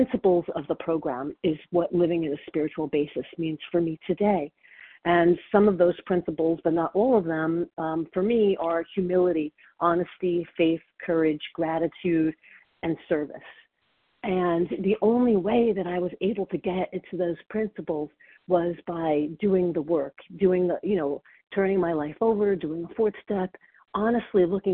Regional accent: Montclair, New Jersey, United States; I'm from Montclair, New Jersey.

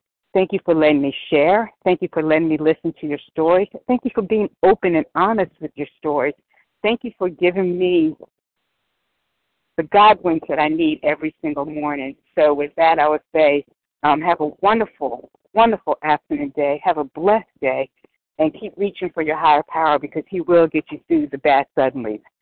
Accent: Georgia, United States; I am from Georgia

